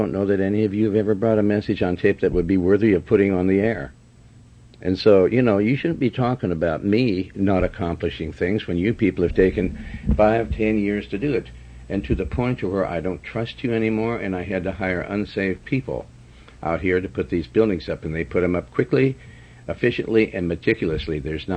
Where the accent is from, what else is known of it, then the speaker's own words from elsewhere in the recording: Montana, United States; I was raised in Montana, and I've been around a lot of farms.